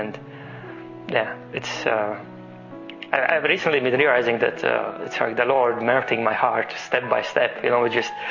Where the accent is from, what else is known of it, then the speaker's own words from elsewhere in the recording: Latvia; and I'm from Latvia.